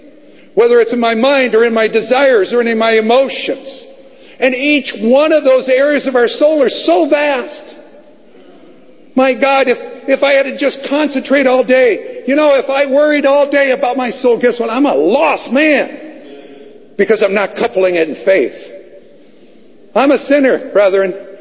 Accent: United States; You know, we as Americans, or maybe I should say I as an American, maybe you don't have that, but I've never had in my life of an invading country coming and destroying all of us

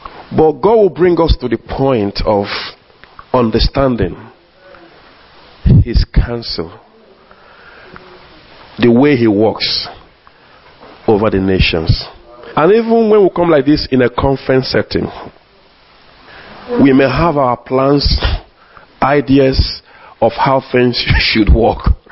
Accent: Nigeria; now in London, United Kingdom; I'm from Nigeria, even though I live in London, you know, Wales, British Nigeria.

